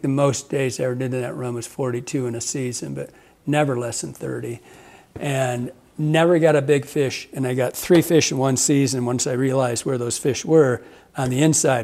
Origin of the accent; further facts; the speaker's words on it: Michigan, United States; But growing up in Michigan with all the log jams, you know, it was a, that was a climax white pine forest and totally, totally clear cut.